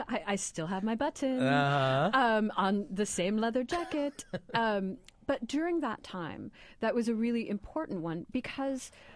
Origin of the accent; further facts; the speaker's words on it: Indianapolis, Indiana, United States; I grew up here in Indianapolis.